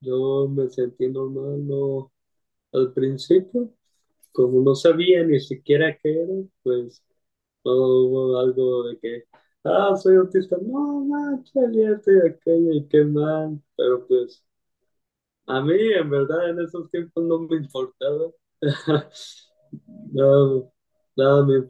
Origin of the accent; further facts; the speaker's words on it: Hermosillo, Sonora, Mexico; now in Guadalajara, Mexico; Soy de Hermosillo, Sonora, pero vivo aquí en Guadalajara, Jalisco.